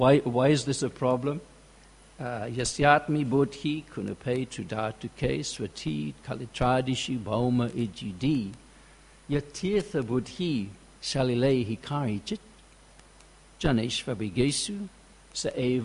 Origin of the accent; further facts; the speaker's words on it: Birmingham, West Midlands, United Kingdom; born there; probably because I was born in Birmingham.